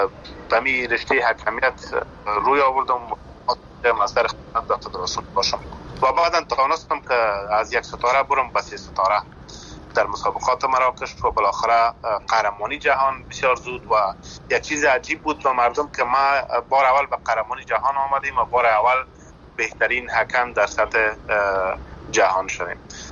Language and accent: Persian; Afghanistan; born or raised there